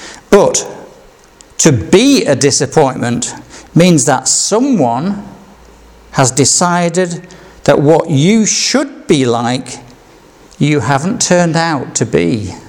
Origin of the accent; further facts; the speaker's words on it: Yorkshire and the Humber, United Kingdom; And I can't blame it on being a Yorkshireman